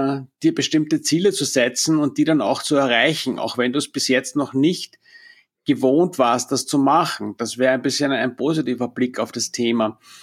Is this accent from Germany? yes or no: no; Austria; gerade bei uns in Österreich ist NLP insofern zum Teil auch einfach negativ belegt